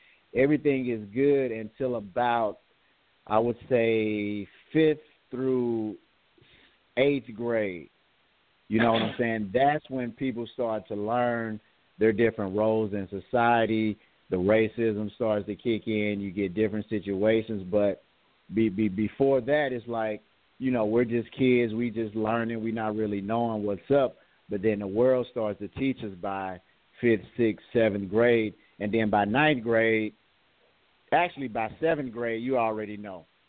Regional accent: St. Louis, Missouri, United States; as a Black man in America and growing up in St. Louis, like there's different, a lot of different traps that are set up

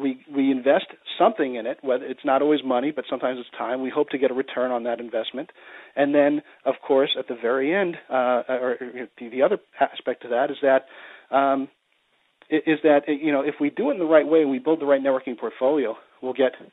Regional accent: New Jersey, United States; I grew up in Jersey, so most of my contacts were out of Jersey or Pennsylvania, New York, or Delaware.

